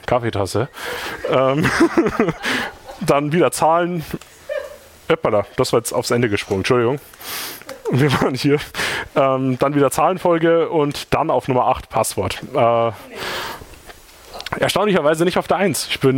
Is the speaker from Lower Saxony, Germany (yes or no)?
no; Regensburg, Bavaria, Germany; Und ich komme aus Regensburg.